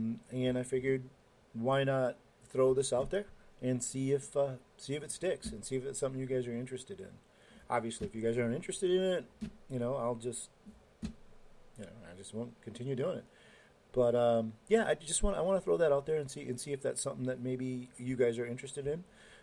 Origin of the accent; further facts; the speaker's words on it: Rochester, Minnesota, United States; from Rochester, Minnesota.